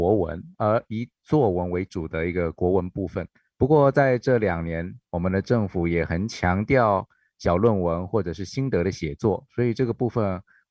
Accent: Taoyuan, Taiwan; also born or lived in Taichung / Kaohsiung; 我本来是桃园人的，那因缘际会到台中，甚至到高雄研究所。

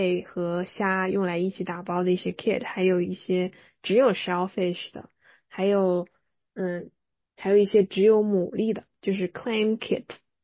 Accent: Sichuan, China; 我不太了解那道菜，因为我是个四川人

